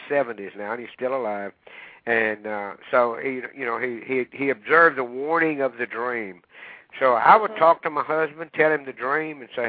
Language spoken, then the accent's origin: English; Louisiana, United States; We're from Louisiana, and very common for the Cajun people.